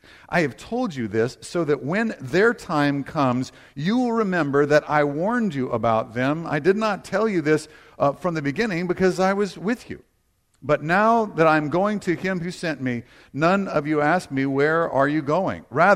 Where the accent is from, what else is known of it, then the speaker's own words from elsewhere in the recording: the South, United States; I grew up in the church. I was raised in the South